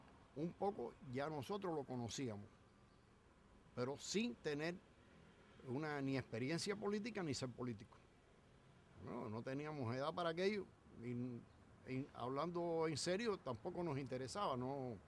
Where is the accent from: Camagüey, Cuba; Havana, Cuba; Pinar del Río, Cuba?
Havana, Cuba; Yo era un típicamente ciudadano de la ciudad de La Habana, nací en La Habana Vieja. Nunca había salido fuera de La Habana.